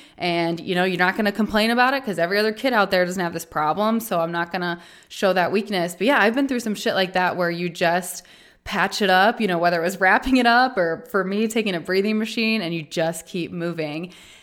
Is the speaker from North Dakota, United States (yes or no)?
no; Indianapolis, Indiana, United States; And I'm from Indianapolis and you're from Texas.